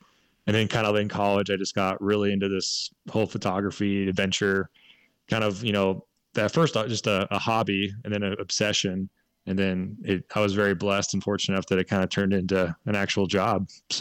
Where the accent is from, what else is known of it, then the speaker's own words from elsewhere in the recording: Oregon, United States; I grew up in Oregon and went to college up in Northern Oregon, where there's just, you know, hundreds and hundreds of them.